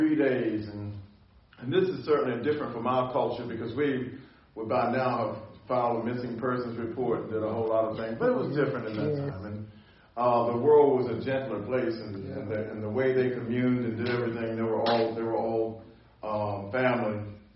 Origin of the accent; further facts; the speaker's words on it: Philadelphia, Pennsylvania, United States; I remember when I was growing up in Philadelphia every night at 10:30, since if you weren't 17, you had to be off the street by 10:30.